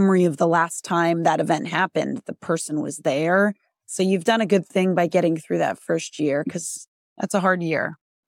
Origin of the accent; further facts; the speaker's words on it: Massachusetts, United States; And I'm from Massachusetts. It's like, we're fighters.